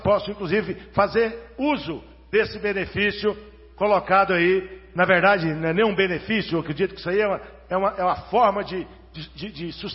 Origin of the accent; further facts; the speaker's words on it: Anápolis, Goiás, Brazil; ao Estado de Goiás e à cidade de Anápolis